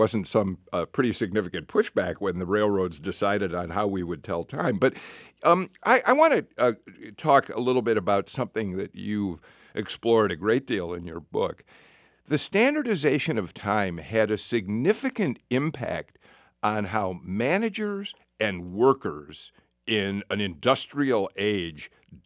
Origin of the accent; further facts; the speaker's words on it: Chicago, Illinois, United States; now in Atlanta, United States; I grew up in Chicago. Chicago is really pretty close to the eastern edge of the central time zone. The sun came up early in Chicago, and I'm an early riser. I loved that. I moved to Atlanta.